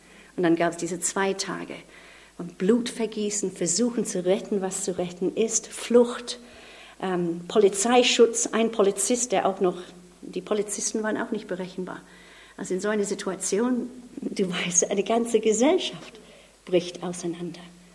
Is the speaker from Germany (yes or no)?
no; North, Nigeria; Wir sind in einer Idylle groß geworden in Afrika. Es war wirklich das Glück eines gewonnenen Lebens. Meine Eltern sind nach Norden Nigeria gezogen, um Ruhe zu finden